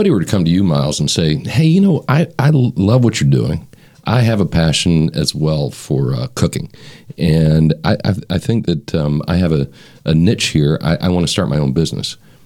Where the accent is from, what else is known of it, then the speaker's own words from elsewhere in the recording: Georgia, United States; I'm from the South. I grew up in Georgia.